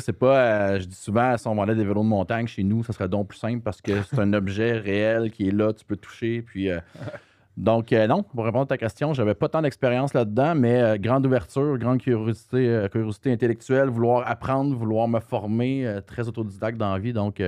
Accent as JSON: {"language": "French", "region": "Quebec", "country": "Canada", "said": "je suis québécois, Rona, ensuite je suis retourné dans mon coin de pays, dans le coin de la Valtrie, l'Assomption"}